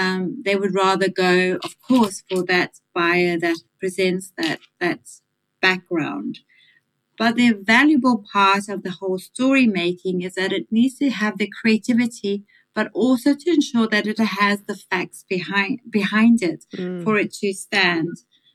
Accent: Manicaland, Zimbabwe; growing up on a coffee farm was amazing. It was a beautiful childhood. I grew up in the Eastern Highlands of Zimbabwe, mm-hmm. with beautiful views across the coffee bushes into Mozambique. Our area was actually called the Mountains of the Mist.

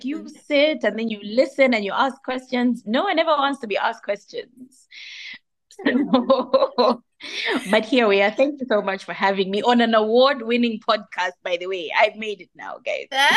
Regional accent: Mufulira, Copperbelt, Zambia; also born or lived in Kalulushi; I grew up in Mufulira and Kalulushi.

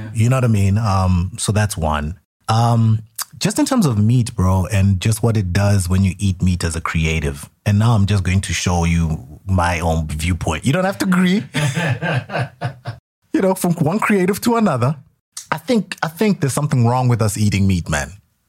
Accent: Harare, Zimbabwe; moved away; I lived in the most comfort zone place where I grew up in Harare. It was almost like a cushy place, just the lap of luxury.

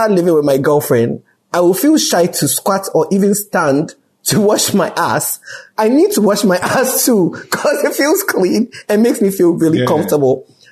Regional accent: Kumasi, Ashanti, Ghana; I'm 28 from Kumasi, Ghana.

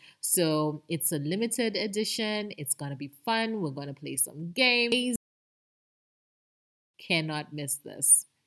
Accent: Ndola, Copperbelt, Zambia; Indola is my hometown, so it was very, very special to be able to be a keynote for the first time and at home.

